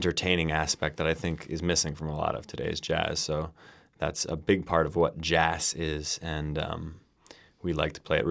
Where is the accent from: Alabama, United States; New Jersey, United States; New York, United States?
New York, United States; growing up in New York, I always considered jazz to be more related to fast licks and saxophone playing.